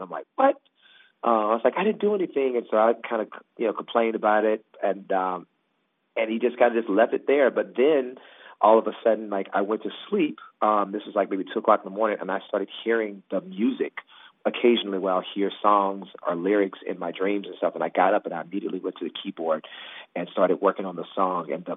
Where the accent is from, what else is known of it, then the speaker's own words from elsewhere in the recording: Deep South, United States; I think a lot of that comes from my gospel roots and growing up in the Deep South.